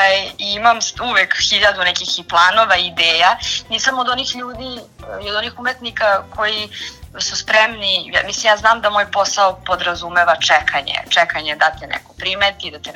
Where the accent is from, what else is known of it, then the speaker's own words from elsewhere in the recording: Golubinci, Vojvodina, Serbia; ja sam inače iz Golubinaca, ali sam išla u Staru Pazovu u srednju školu.